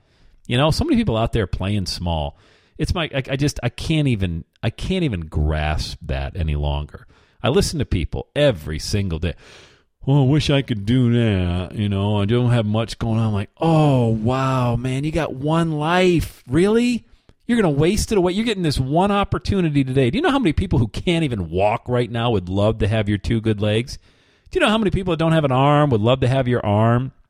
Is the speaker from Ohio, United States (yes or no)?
yes; Loveland, Ohio, United States; Shot a video traveling through my hometown here of Loveland, Ohio, going through the world-famous Dunkin' Donuts